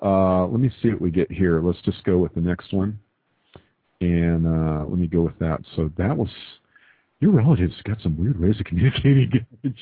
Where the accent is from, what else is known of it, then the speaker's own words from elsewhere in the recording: Texas, United States; accent: American; I'm half Scottish Islander, so it's. But I'm from Texas, you know. So Texas contaminated with California.